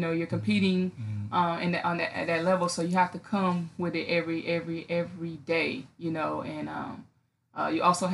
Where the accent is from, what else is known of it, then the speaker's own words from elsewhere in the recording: Fort Lauderdale, Florida, United States; We grew up in Fort Lauderdale together. I went to Fort Lauderdale High School.